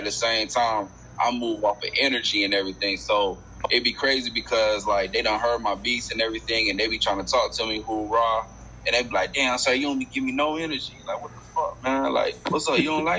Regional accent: Florida, United States; Like, I remember there was, you know, just growing up in Florida, like, whatchamacallit, Slip and Slide.

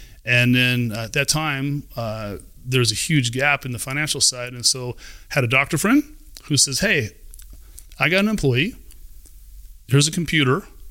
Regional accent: Wilton, California, United States; So I grew up in Wilton, went to Elk Grove High School, played baseball and football

